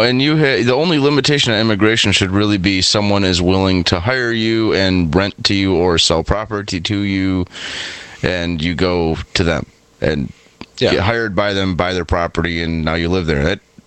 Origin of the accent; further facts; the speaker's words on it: Michigan, United States; I'm from Michigan. I love hockey. Got the Red Wings.